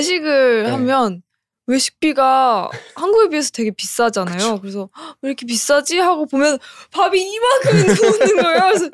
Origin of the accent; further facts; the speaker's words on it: South Korea; 저는 한국에서 온